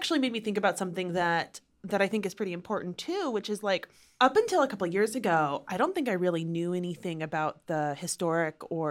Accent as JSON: {"language": "English", "region": "Oregon", "country": "United States", "tie": "born or raised there", "said": "You know, I grew up mostly in Oregon."}